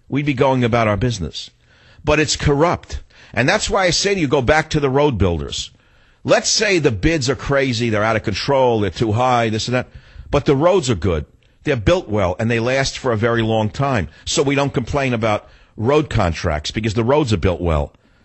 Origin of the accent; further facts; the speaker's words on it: New York, United States; accent: New York; I was hoping for a minute that it was because of some other attributes other than my New York accent.